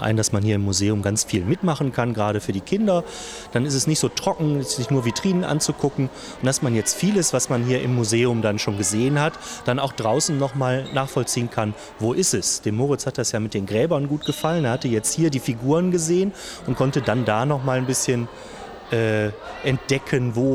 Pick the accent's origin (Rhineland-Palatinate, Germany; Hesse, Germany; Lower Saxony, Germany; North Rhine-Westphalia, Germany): North Rhine-Westphalia, Germany; Kempen; ich bin der Vater von Moritz. Und wir kommen wie gesagt aus Kempen am Niederrhein.